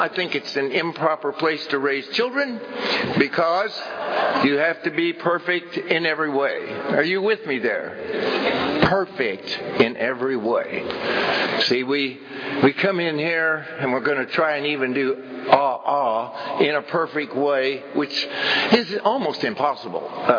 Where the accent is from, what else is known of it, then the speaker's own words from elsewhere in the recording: California, United States; But just so you know, I'm a redneck from Tulare County.